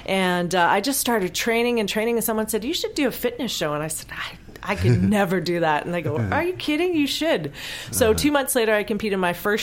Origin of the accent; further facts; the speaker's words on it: Vancouver, British Columbia, Canada; I have a special love for my hometown. So I love Vancouver. You know, there's mountains, there's water.